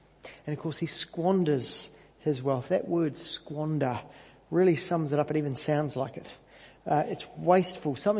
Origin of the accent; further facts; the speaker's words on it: Canterbury, New Zealand; I know all about that because I grew up in North Canterbury.